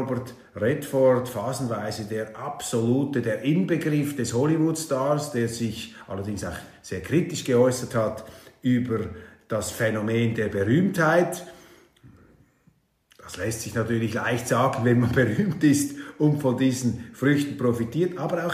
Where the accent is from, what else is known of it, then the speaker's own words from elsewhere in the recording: Switzerland; Man sollte vielleicht als Schweizer, und das kann auch ich mir gelegentlich hinter die Ohren schreiben, etwas sich zurückhaltender ausdrücken.